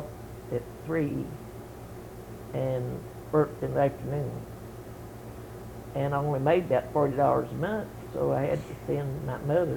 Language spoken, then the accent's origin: English; Carr, Kentucky, United States; And I attended the one-room school until I went to Carr Creek High School. That was in 1935.